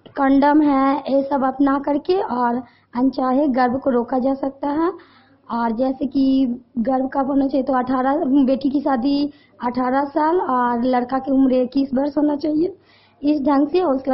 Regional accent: Teliabigha, Bihar, India; और मैं एकंगरसराय प्रखंड से हूँ और ग्राम तेलियाबीघा उप पंचायत की हूँ।

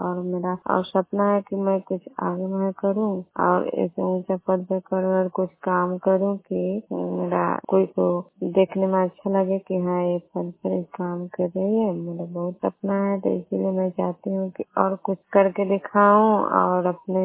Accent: Bihar, India; घर नंदन कर चुका है, मकेर प्रखंड के रहने वाली हूँ

